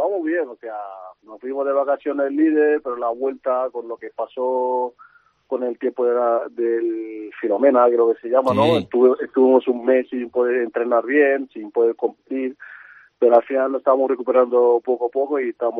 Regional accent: Andalusia, Spain; now in Toledo, Spain; siempre me voy para Andalucía, que es mi tierra, pero que aquí estoy muy bien en Toledo y siempre con presente y con los recuerdos de Salamanca.

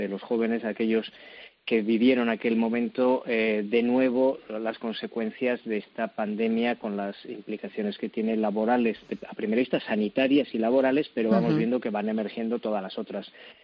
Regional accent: Spain; para todos nosotros que somos españoles

